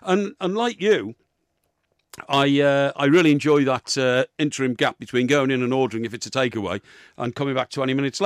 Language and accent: English; Chester, North West England, United Kingdom; When I grew up in Chester, that's the first weekly paper I worked on